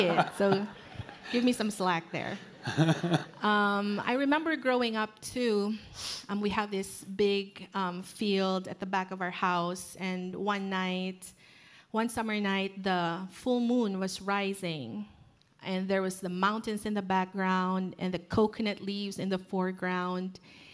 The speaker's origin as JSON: {"language": "English", "country": "Philippines", "tie": "born or raised there", "moved": "as an adult", "lives_now": "United States", "said": "I grew up in the Philippines, and I came here in the States when I was 22. So all of my childhood are in the Philippines. Our house was made of bamboo floors and bamboo walls and a tin roof"}